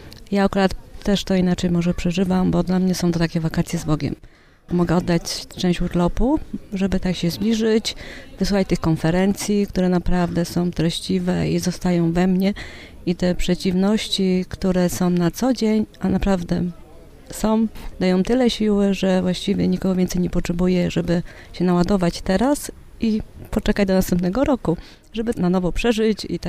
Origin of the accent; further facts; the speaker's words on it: Grodzisk Wielkopolski, Greater Poland Voivodeship, Poland; No ja też jestem z Grodziska Wielkopolskiego i ta koleżanka.